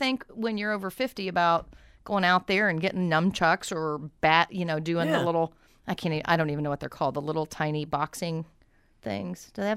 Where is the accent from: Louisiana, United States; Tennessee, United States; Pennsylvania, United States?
Tennessee, United States; Nashville; accent: twang; Well, I'm from Tennessee as well, from Nashville. That's probably why I knew.